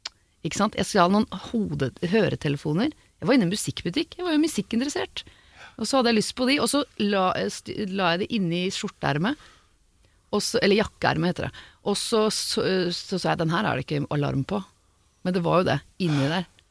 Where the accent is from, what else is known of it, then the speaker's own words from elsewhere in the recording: Oslo, Norway; Jeg er fra Oslo, jeg har vært med i Oslo, henger rundt.